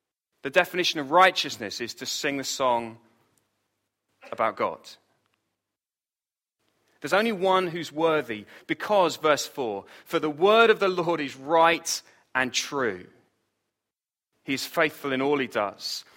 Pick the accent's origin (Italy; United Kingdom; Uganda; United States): United Kingdom; England; You see, we walked all the way up the mountain, being very English.